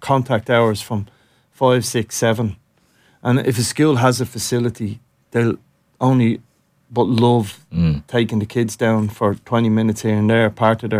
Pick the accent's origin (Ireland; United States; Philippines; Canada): Ireland; Ballymun, Leinster; We'd still have social issues in my area. I grew up in Ballymun's in certain areas.